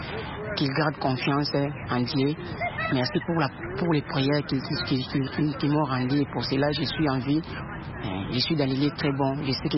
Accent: Kinshasa, DR Congo; moved away as an adult

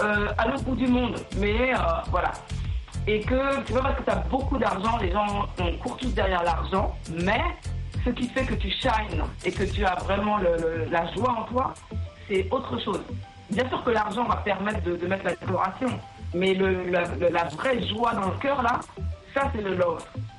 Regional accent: Cameroon; je suis camerounaise, avec une maman espagnole, on a beaucoup voyagé

